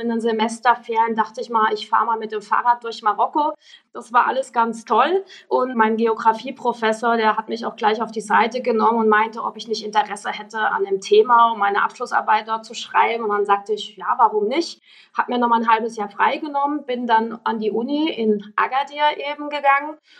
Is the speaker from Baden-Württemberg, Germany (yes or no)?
yes; Freiburg, Baden-Württemberg, Germany; Freiburgerin, in Freiburg studiert